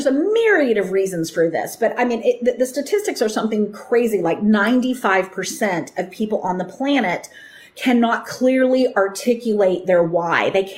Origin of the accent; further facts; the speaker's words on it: United States; I mean, I grew up in America. I grew up in this idea of the American dream.